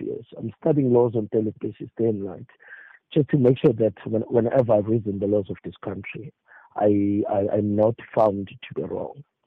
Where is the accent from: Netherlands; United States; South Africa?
South Africa; Now, my brother, having said that, in being concerned as a South African, and absolutely not that I am